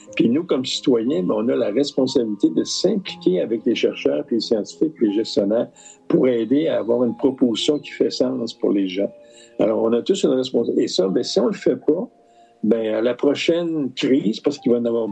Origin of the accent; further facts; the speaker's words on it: Quebec City, Quebec, Canada; je suis de Québec